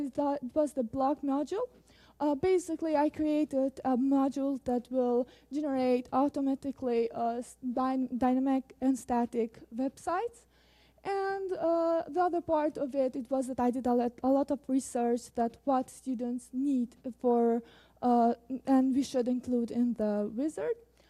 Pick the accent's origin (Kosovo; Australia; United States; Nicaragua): Kosovo; English is a second language; I come from Kosovo.